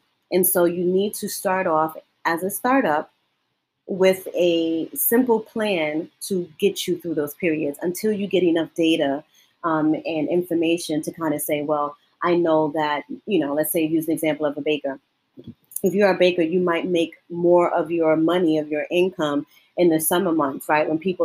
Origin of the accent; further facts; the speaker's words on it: New York, United States; Because born and raised in Harlem and going to school that I did and working in the industry that I did, I've always had to work, you know, work in between two worlds.